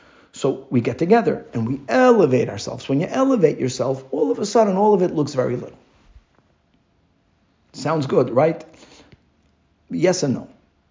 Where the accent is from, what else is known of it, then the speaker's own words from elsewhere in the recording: Brazil; I'm from Brazil.